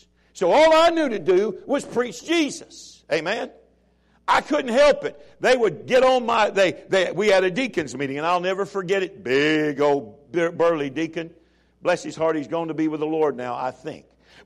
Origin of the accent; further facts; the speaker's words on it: Chicago, Illinois, United States; now in Alabama, United States; I never dreamed when I was growing up in Chicago that God was going to put me in Alabama.